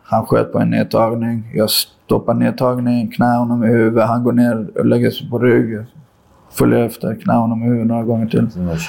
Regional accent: Brazil; Brasilien.

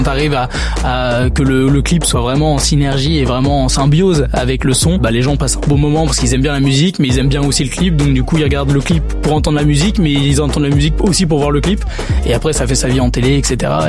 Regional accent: Nouvelle-Aquitaine, France; j'ai grandi dans la campagne. Je viens des Deux-Sèvres, dans le Poitou-Charentes, entre Niort et Poitiers, pour ceux qui connaissent pas.

